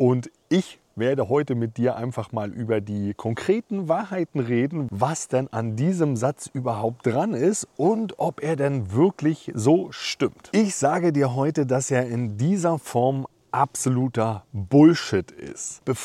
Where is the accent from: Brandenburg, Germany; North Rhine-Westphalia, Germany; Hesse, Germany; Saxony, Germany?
Brandenburg, Germany; Schwedt an der Oder; born there; ich bin ja in der DDR geboren, in der schönen Stadt Schwedt an der Oder, heute kaum noch wiederzuerkennen.